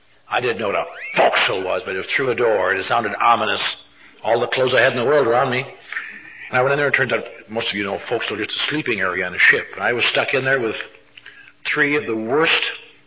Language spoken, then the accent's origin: English; Wisconsin, United States; I come from a little town up in northern Wisconsin, as I've mentioned many times. I was raised in the Lutheran religion.